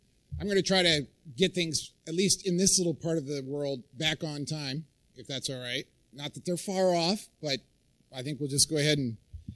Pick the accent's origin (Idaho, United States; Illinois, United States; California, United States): Idaho, United States; I'm from Idaho, you are not.